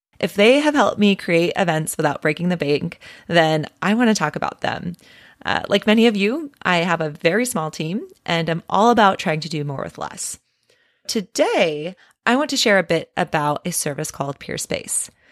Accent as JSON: {"language": "English", "town": "Seattle", "region": "Washington", "country": "United States", "tie": "born or raised there", "moved": "as an adult", "said": "I had moved from my hometown of Seattle all the way to the suburbs of Connecticut and frankly had no idea what to expect."}